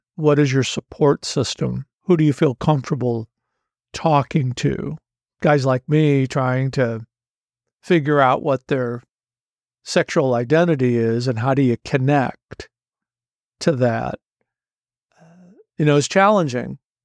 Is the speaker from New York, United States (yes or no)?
no; St. Louis, Missouri, United States; I grew up in St. Louis in a traditional Roman Catholic background, six siblings, a community that everybody pretty much knew one another